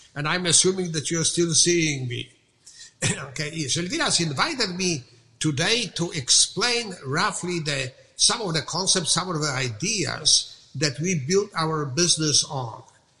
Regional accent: Poland; English is a second language; now in United States; We immigrated from Poland. Poland at that time was under communism. There was no freedom in Poland, but very quickly we found out that even in America, which is such a wonderful place, there is no actually freedom without financial freedom.

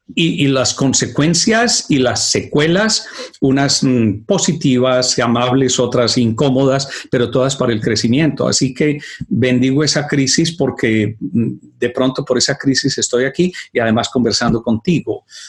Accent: Urrao, Antioquia, Colombia; born there; cuando tenía 5 años, mi familia, vivíamos en un pueblecito que se llama Urrao. Yo nací en Urrao, en Antioquia, en las montañas de Colombia.

